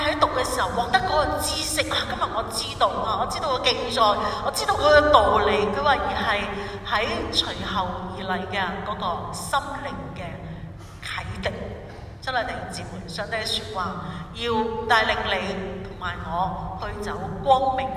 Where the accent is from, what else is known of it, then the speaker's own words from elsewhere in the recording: Guangdong, China; 用我们广东人的讲法叫做本地姜辣